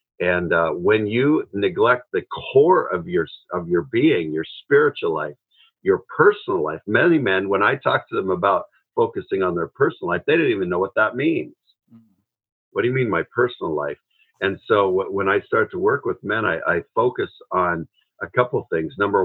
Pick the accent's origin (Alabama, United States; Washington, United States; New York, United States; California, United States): Washington, United States; Seattle; I'm from Seattle, Washington, just to give you kind of a geographical sketch too.